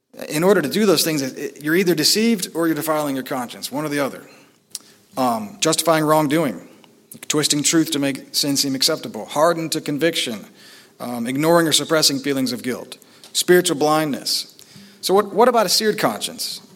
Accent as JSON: {"language": "English", "region": "Texas", "country": "United States", "said": "I'm from Texas originally, saw a lot of cattle being branded."}